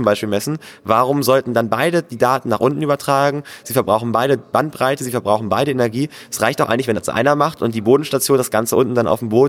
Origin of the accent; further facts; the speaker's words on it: Bremen, Germany; Wir kommen eben aus Bremen, wir hatten eine sehr weite Anreise